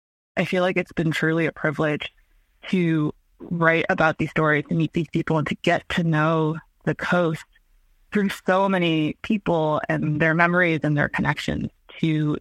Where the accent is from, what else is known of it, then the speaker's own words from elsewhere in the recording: Massachusetts, United States; You know, I grew up in Massachusetts too, so I'm not even from California.